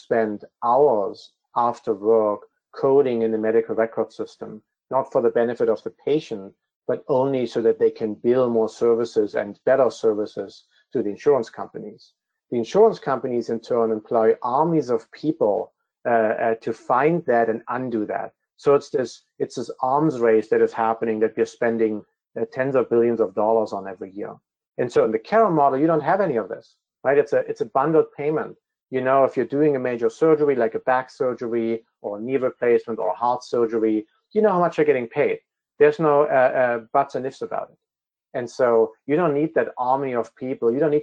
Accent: Germany; I'm originally from Germany

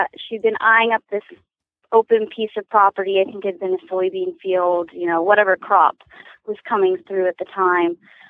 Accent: California, United States; Well, I grew up in California with my stepmom … who has Fox Hill Eventing. And then I moved to England for a year to ride after high school

